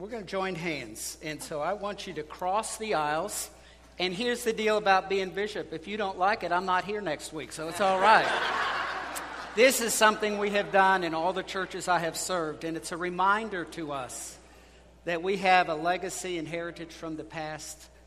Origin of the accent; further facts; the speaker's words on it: Kansas, United States; Who's from Kansas? I grew up in Kansas.